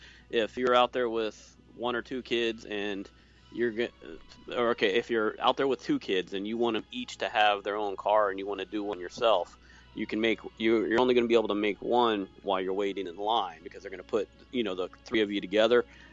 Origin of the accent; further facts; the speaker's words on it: Florida, United States; Well, you know, growing up in Florida, when I was a kid, I had big dreams of being a marine biologist